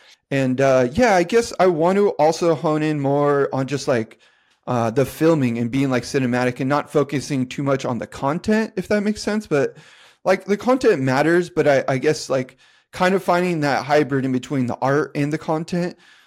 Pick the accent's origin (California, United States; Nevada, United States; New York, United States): California, United States; San Diego; So I was really lucky growing up in San Diego and seeing the skating that I got to see.